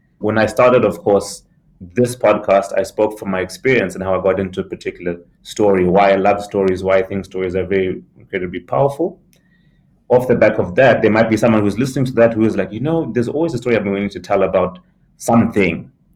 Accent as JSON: {"language": "English", "country": "Zimbabwe", "said": "so I come from Zimbabwe"}